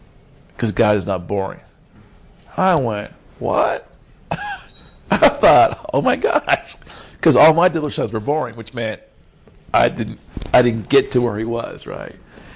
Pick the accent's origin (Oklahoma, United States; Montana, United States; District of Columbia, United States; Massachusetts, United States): Oklahoma, United States; There's nothing good in Texas. I'm from Oklahoma.